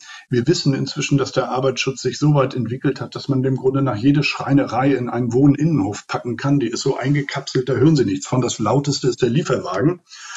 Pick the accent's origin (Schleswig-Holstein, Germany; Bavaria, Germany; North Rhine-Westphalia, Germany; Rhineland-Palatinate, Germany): Schleswig-Holstein, Germany; Lübeck; ob das die Kontorhäuser waren in meiner Heimatstadt Lübeck, wo man handelte und wohnte